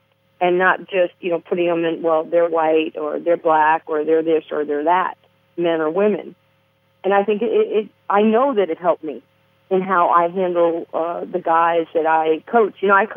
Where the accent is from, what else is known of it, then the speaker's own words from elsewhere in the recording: Harlem, New York, United States; I grew up playing in Harlem, and, you know, the joke always has been, you know, I'm the blackest white girl that you know, because of my growing up